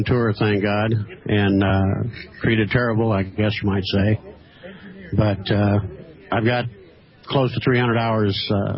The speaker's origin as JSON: {"language": "English", "region": "Nebraska", "country": "United States", "said": "I live right now in Beatrice, Nebraska. I'm a Nebraska boy."}